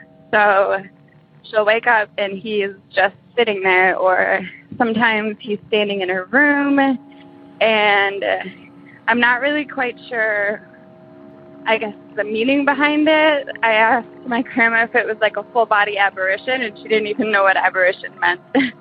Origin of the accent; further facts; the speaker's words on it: Wisconsin, United States; Hi, guys. … I'm from Wisconsin.